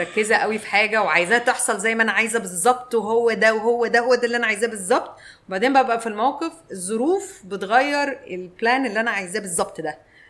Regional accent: Egypt; واحنا مصريين قوي

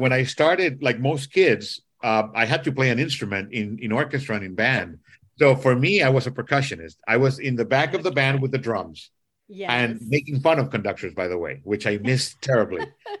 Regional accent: Costa Rica; also born or lived in Nicaragua; listen, I'm from Costa Rica and Nicaragua.

